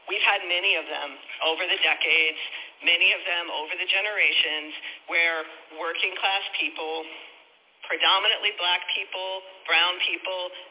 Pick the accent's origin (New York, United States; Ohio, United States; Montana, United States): Ohio, United States; but also, you know, I'm a black American. I'm from Ohio.